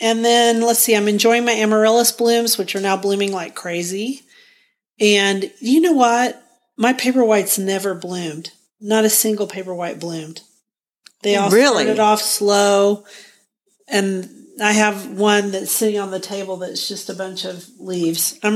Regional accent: Guthrie, Oklahoma, United States; from Guthrie, Oklahoma, where I garden on several acres out in the country.

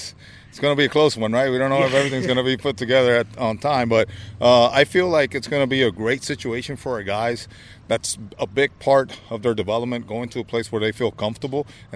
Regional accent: Puerto Rico; I'm from Puerto Rico

